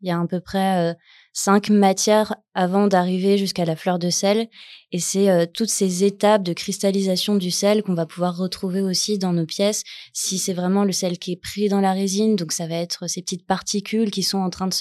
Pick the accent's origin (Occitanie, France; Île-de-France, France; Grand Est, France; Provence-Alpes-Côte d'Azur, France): Grand Est, France; Nancy; Je viens de Nancy, il y a de l'art nouveau partout, des vitraux partout.